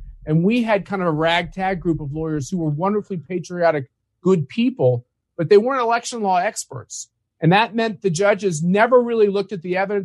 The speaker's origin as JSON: {"language": "English", "country": "United States", "said": "And as an American, I know that we're not going to survive as a country if half the country questions the results of the last election."}